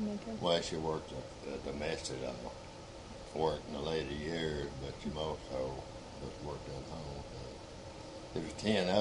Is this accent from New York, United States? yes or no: no; Catlettsburg, Kentucky, United States; born there; I was born in Catlettsburg, Kentucky, March 7, 1931.